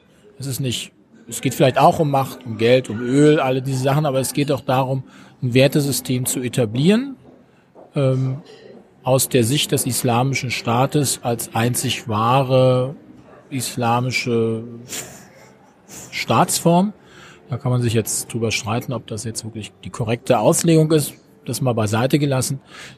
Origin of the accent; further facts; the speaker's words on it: Berlin, Germany; now in Freiburg, Germany; Ich komme aus Freiburg oder wohne in Freiburg, komme eigentlich aus Berlin. Hört man mir nicht an.